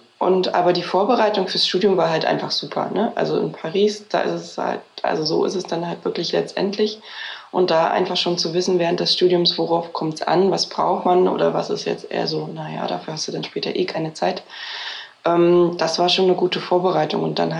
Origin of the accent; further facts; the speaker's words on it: Berlin, Germany; Also ich bin ja in Berlin hier aufgewachsen. Ich bin hier auch zur Schule gegangen und habe nach dem Abitur dann angefangen zu studieren hier in Berlin.